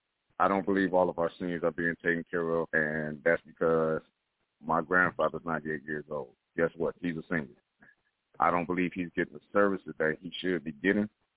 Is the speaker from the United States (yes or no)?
yes; Detroit, Michigan, United States; Born and raised in Detroit, raised by a single mother.